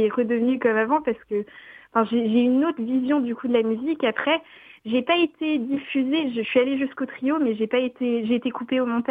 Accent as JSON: {"language": "French", "country": "Madagascar", "said": "déjà je suis originaire de Madagascar, donc on est très musique dans la famille"}